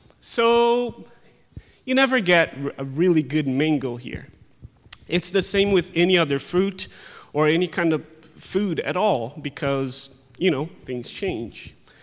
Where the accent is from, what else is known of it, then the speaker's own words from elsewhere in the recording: Brazil; So the fact that I'm from Brazil has to do with the story.